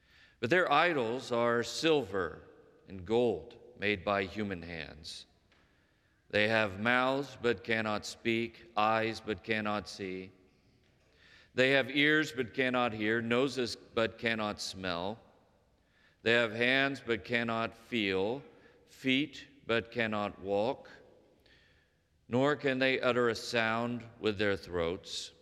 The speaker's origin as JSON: {"language": "English", "region": "Texas", "country": "United States", "tie": "born or raised there", "said": "I grew up in Texas where it was Baal. It was definitely two syllables."}